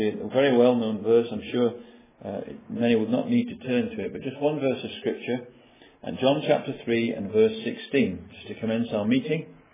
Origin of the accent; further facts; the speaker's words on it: North West England, United Kingdom; as you can gather from my accent, I wasn't brought up in these parts. I was brought up in a village in Lancashire, near to a town called Chorley, between Chorley and Preston, a small village.